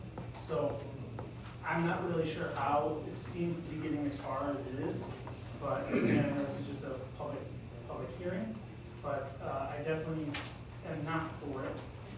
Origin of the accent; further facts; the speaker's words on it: Deerfield, New York, United States; I grew up here in Deerfield.